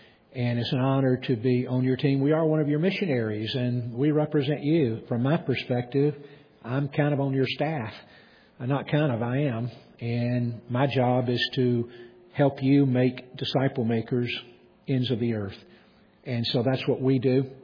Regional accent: Atlanta, Georgia, United States; I grew up in Atlanta, Georgia, and that's the birthplace of Coca-Cola.

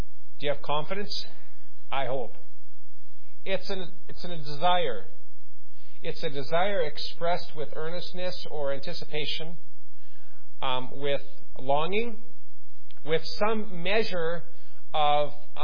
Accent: Russia; moved away; We came from Russia with $100 US and a credit card. It's been 7 years since we've been gone.

